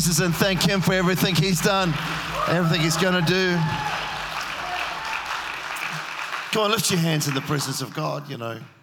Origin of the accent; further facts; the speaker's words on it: New Zealand; born there; I was born in New Zealand